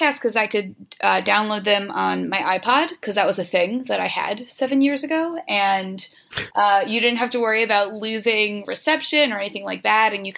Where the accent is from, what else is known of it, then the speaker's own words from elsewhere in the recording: United States; But I had my first library job was part time and was down in my hometown, which is about 30 miles outside of New York City.